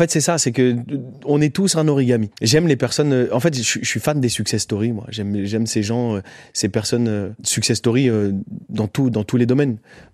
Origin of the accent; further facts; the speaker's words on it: France; je suis français, je me pose pas la question de comment je suis là